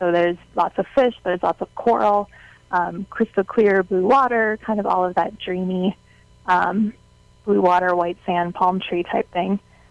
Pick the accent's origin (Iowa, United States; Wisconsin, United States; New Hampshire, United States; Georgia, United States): Wisconsin, United States; I grew up in Wisconsin, but I had relatives who lived in Hawaii and also in Florida